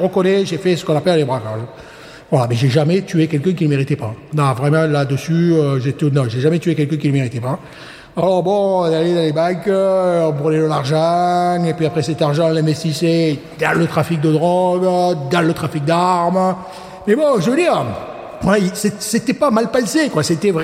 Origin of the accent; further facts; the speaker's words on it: Marseille, Provence-Alpes-Côte d'Azur, France; born there; je suis né à la Belle de Mai, donc je n'ai peut-être pas le langage aussi châtié que vous, mesdames et messieurs, les députés. Alors, j'ai 81 ans